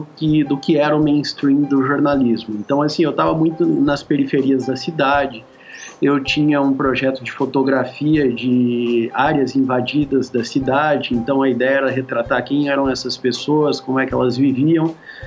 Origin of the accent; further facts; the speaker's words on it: Londrina, Paraná, Brazil; Eu formei em jornalismo lá na Universidade Estadual de Londrina, eu cresci em Londrina e comecei a trabalhar lá